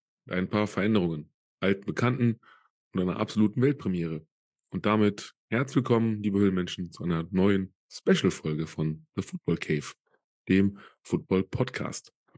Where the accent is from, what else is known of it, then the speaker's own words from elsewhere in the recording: Solingen, North Rhine-Westphalia, Germany; Hier in meiner Heimat in Solingen.